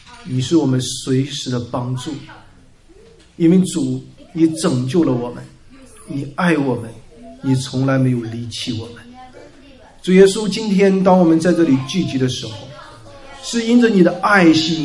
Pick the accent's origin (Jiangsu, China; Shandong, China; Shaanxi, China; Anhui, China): Jiangsu, China; 他问我你是从哪里来的，我说从江苏来的